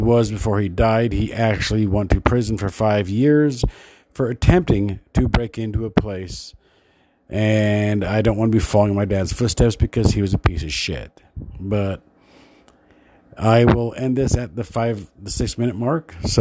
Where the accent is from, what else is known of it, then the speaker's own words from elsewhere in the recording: Utah, United States; also born or lived in Minnesota; I'm from Utah. I was born in Minnesota. I've been in Utah for 48 and a half years.